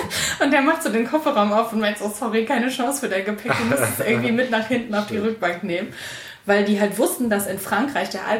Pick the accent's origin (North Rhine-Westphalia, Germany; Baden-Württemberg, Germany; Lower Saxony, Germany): North Rhine-Westphalia, Germany; Mönchengladbach; Und ich komme halt aus Mönchengladbach, ich bin halt auch irgendwie mit Fußball so mehr oder weniger aufgewachsen